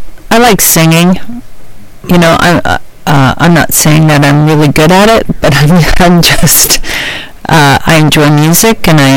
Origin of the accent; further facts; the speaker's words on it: Waterloo, Ontario, Canada; I was raised in Waterloo, so all my significant relationships are in another place.